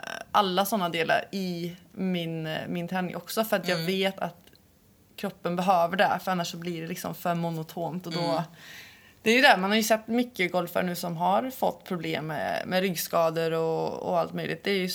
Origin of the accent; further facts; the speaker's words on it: Sweden; För mig var det så här, jag kommer från Sverige. För i Sverige är vi ju hälsosamma